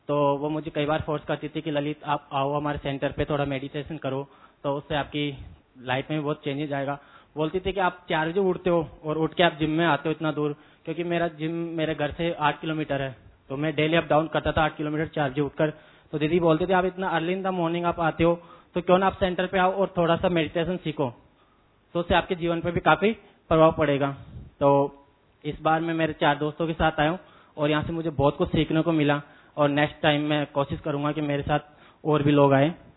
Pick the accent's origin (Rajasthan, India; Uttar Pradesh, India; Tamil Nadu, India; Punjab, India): Rajasthan, India; Jaipur; और मैं basically जयपुर से हूँ।